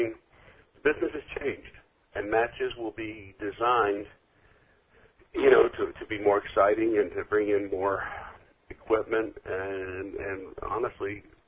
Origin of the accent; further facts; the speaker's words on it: Florida, United States; also born or lived in Tennessee / Texas; I mean, I grew up in Florida, and then I was in Tennessee and Texas